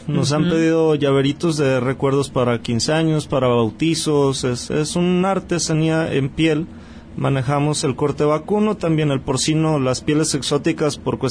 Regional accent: Autlán, Jalisco, Mexico; porque yo siempre he estado comprometido mucho con mi tierra, con Autlán, la quiero mucho.

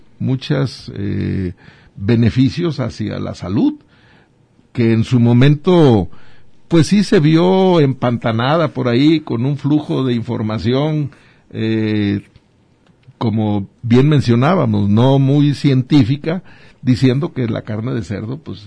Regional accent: Jalisco, Mexico; yo soy originario, y aunque no estoy muy involucrado directamente en el sistema de producción, pero soy de Jalisco.

